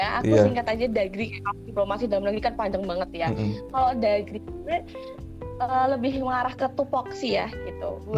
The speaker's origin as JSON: {"language": "Indonesian", "town": "Yogyakarta", "region": "Special Region of Yogyakarta", "country": "Indonesia", "accent": "medok", "said": "Terus aku asalnya dari Jogja ya, asli Jogja gitu. Kalau misal nanti ada suara rada medok gitu ya, karena aku asli Jogja begitu."}